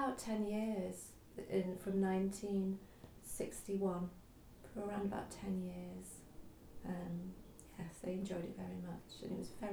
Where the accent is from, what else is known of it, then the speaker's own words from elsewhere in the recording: Hale Barns, North West England, United Kingdom; also born or lived in Prestwich; I was born in Prestwich, but we moved to Hale Barnes when in the 1950s, and I was a baby, so I have no memories of anything except Hale Barnes.